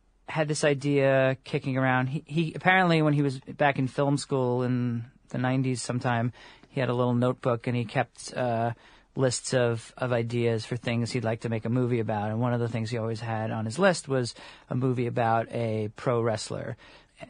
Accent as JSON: {"language": "English", "town": "Long Island", "region": "New York", "country": "United States", "tie": "born or raised there", "said": "I grew up on Long Island, and I went to a few shows, and I saw."}